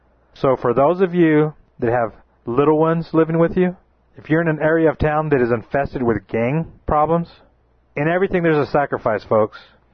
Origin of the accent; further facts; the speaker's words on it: United States; Because I know Americans. I know what Americans are like. I'm an American myself.